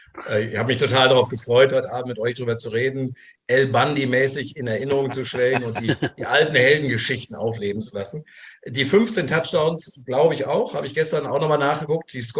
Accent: Saarbrücken, Saarland, Germany; Ich komme aus Saarbrücken und im Saarland wurde schon so auch am Anfang, Mitte der 80er angefangen, Football zu spielen.

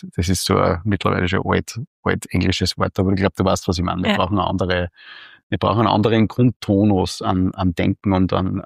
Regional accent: Steyr, Upper Austria, Austria; Ich komme aus Steyr, aus einem Stadtteil, der aus Münichholz, das ist ganz stark arbeiterlastig.

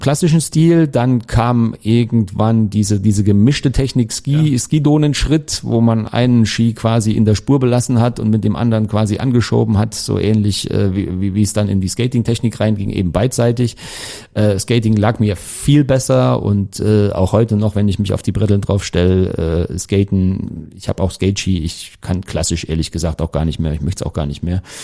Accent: Thuringia, Germany; ich bin aufgewachsen in Thüringen, damals noch DDR

